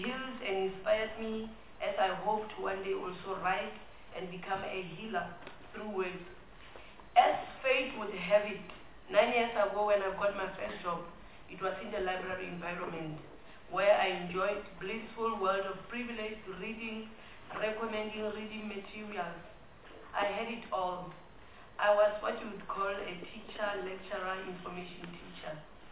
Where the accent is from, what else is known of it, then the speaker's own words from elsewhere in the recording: Kabancho, Free State, South Africa; I'm born and bred in Kabancho, a small town in the Free State.